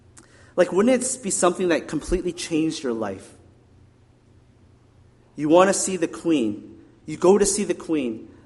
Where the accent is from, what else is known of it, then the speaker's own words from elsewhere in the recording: Regina, Saskatchewan, Canada; When I was growing up in Regina, I was like 8 or 9 years old, and the Queen Elizabeth came to visit our little city, right?